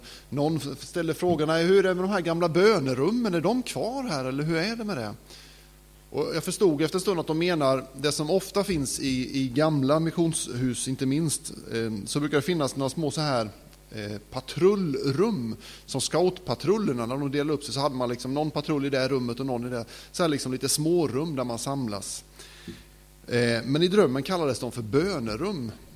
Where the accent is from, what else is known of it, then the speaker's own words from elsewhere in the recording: Marieholm, Skåne, Sweden; Hemma i Marieholm så har vi haft barn- och ungdomsgrupper.